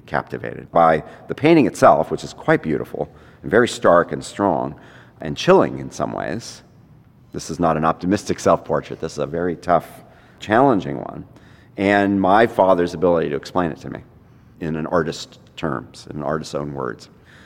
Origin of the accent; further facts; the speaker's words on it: California, United States; When I was a young kid, I grew up in the East Bay, and my father was a high school art teacher in the San Francisco Bay Area.